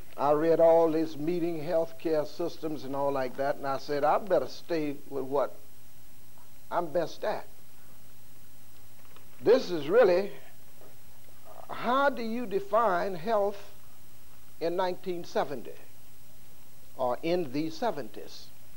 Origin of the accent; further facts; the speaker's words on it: North Carolina, United States; I'd make her the authority because I'm from North Carolina and she is.